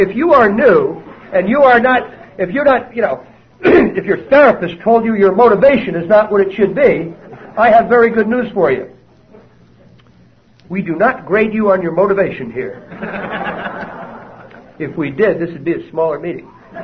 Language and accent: English; New Jersey, United States; I am Irish and I'm Catholic. And I'm from New Jersey.